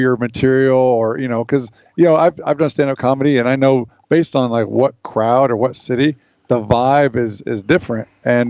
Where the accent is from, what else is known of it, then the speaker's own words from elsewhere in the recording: Brazil; I should know that since I'm from Brazil.